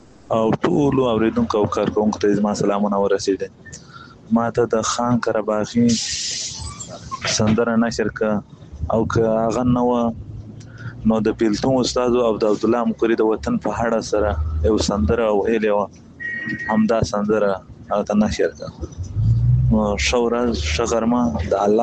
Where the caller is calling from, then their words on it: Iran; خو زه دلته مړ په ایران کې یو